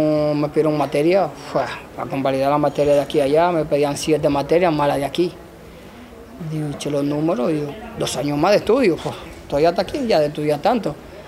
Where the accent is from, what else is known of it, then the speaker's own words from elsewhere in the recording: Spain; moved away as an adult; La costumbre de mi país, España. En mi país tú te echas 3 meses aprendiendo y no te dan ni la gracia, ¿eh?